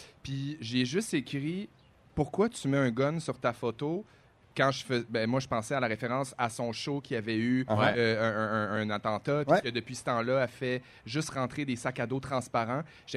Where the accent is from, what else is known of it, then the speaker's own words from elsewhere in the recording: Saguenay, Quebec, Canada; Moi, je viens de Saguenay, mon anglais n'est pas parfait.